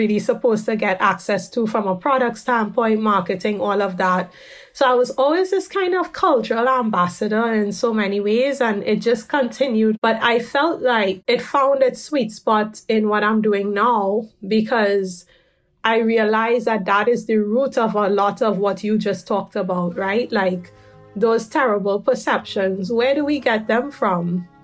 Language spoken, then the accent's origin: English; Trinidad & Tobago; growing up in Trinidad, we have many races and cultures that come together.